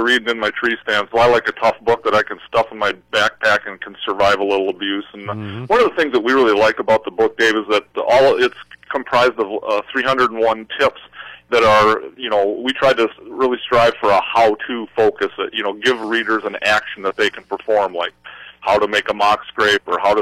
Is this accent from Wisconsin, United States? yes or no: yes; Wisconsin, United States; I grew up in Wisconsin, which is also another huge deer hunting state